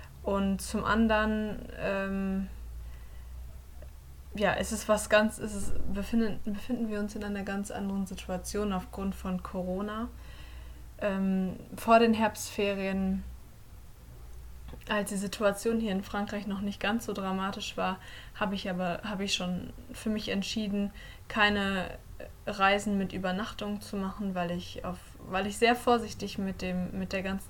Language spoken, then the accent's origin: German; Haltern am See, North Rhine-Westphalia, Germany; vergleichbar mit Haltern am See, dort wo ich herkomme.